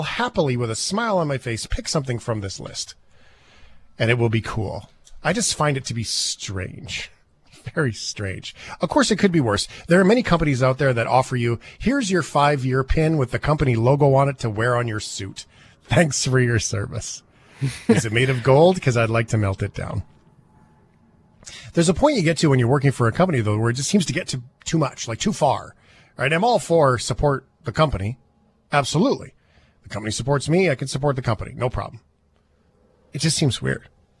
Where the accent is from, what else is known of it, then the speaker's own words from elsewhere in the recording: Canada; I would think I'm patriotic as a Canadian.